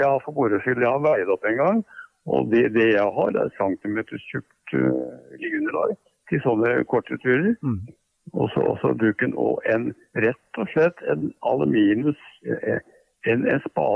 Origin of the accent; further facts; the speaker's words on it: Bærum, Akershus, Norway; Og så fant jeg ut at det i Bærum, der jeg vokste opp, var det faktisk en aktiv hundeklubb.